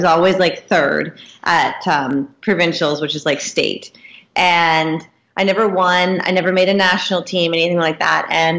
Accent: Vancouver, British Columbia, Canada; I'm 35 years old and I was born and raised in Vancouver.

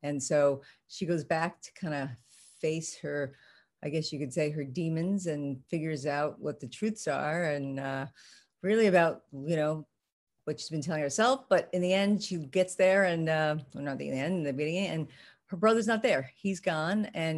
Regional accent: New York City, New York, United States; Yes, I grew up in Pelham Bay, which is actually, that's where the title comes from. It's the last stop on the 6 train, and it's right by Pelham Bay Park, not too far from Westchester Square, so Northern Bronx.

